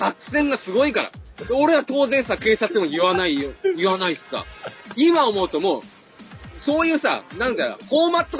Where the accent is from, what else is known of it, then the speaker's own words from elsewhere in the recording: Fukushima, Japan; 地元福島にいる時に、東京にね、買い物に夏休み、お金を持ってさ